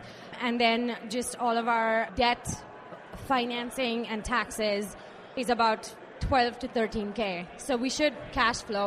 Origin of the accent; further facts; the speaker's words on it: India; moved away; So I moved here from India back in 2005.